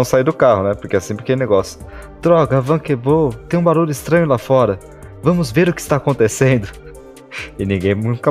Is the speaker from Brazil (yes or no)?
yes; Pelotas, Rio Grande do Sul, Brazil; also born or lived in Porto Alegre; Somos de Pelotas, mas na época já morávamos em Porto Alegre.